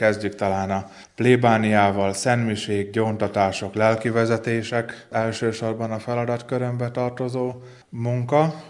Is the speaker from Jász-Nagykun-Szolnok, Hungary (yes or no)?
yes; Jászberény, Jász-Nagykun-Szolnok, Hungary; Valóban nem itt nőttem fel, Jászberényből származom, sőt annak egy hajta nevezetű külterületén laktunk eredetileg.